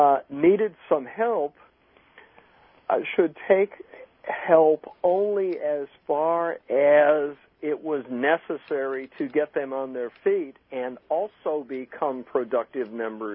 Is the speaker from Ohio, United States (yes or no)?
yes; Ohio, United States; now in St. Louis, United States; And I was raised in Ohio, in the northern part of Ohio.